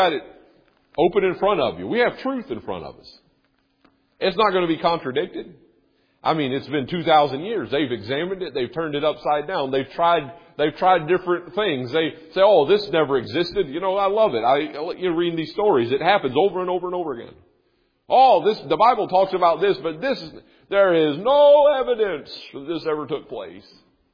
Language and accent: English; United States; Now, I'm an American.